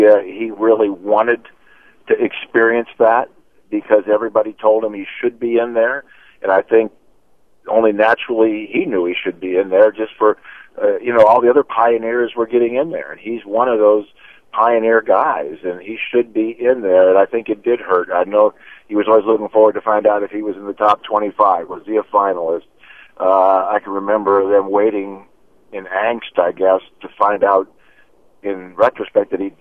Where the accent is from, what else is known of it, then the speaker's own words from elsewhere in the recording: Kent, Ohio, United States; I grew up around Cleveland in Kent, Ohio